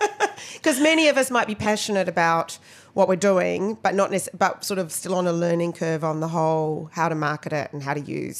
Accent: Australia; But because I'm Aussie, the whole Aussie rules thing to me is football.

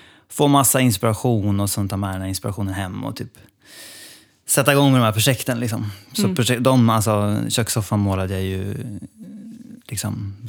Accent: Sundsvall, Västernorrland County, Sweden; now in Stockholm, Sweden; Men det var när jag bodde hemma i Sundsvall liksom.

